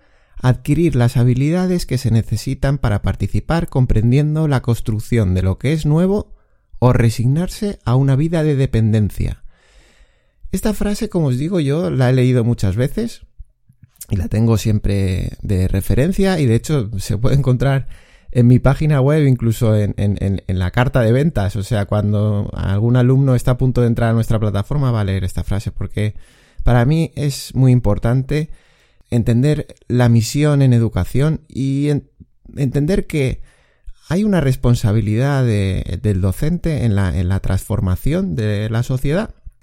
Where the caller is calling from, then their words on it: Spain; de Juego Robótica, desde España.